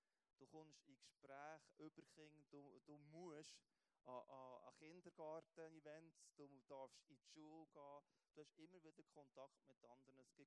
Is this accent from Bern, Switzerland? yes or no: yes; Bern, Switzerland; now in Aargau, Switzerland; Ich bin Berner, es hat mich viel gekostet, meine Berner Schilder abzugeben und Aargauer Schilder zu montieren.